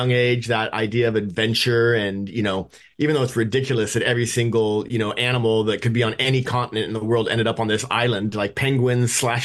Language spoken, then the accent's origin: English; San Diego, California, United States; I grew up in San Diego, North County, not exactly a snow capital